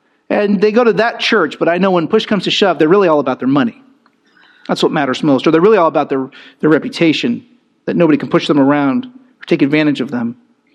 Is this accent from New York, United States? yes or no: no; New Jersey, United States; Now I'm from Jersey. You know what I'm saying? And we're going to deal with this the Jersey way.